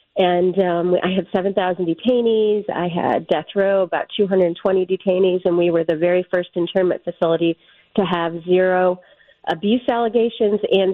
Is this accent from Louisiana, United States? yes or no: no; Pennsylvania, United States; Well, I'm from Bradford County.